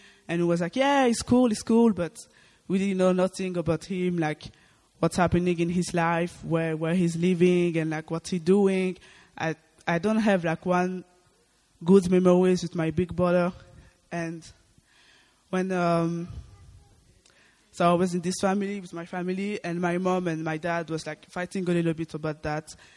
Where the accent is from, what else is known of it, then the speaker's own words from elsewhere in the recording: Belgium; I come from Belgium, and I'm going to speak a little bit about my story.